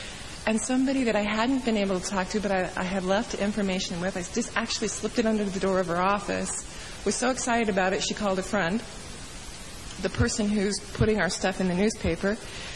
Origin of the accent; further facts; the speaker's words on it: Marietta, United States; now in Fallbrook, United States; I got to learn Fallbrook because I'm from Marietta.